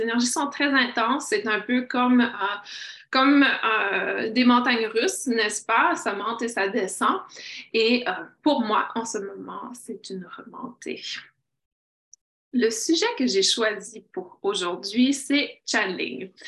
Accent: Canada; Vous allez rire de moi parce que je suis canadienne et je viens du froid.

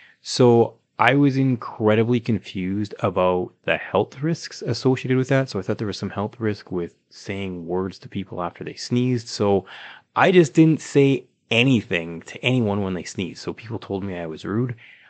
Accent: Calgary, Alberta, Canada; we're both from Calgary, Alberta, Canada.

